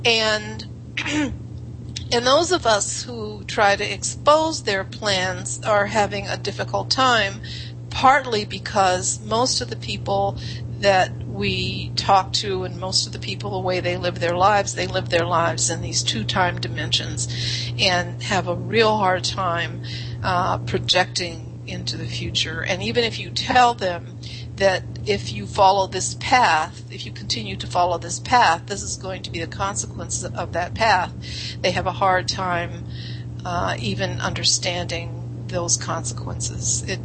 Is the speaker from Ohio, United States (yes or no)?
yes; Ohio, United States; I'm originally from Western Ohio near Eastern Pennsylvania